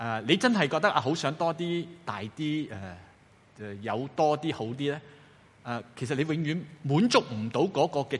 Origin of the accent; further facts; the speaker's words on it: China; 我哋中国人有一句名言系咩咧？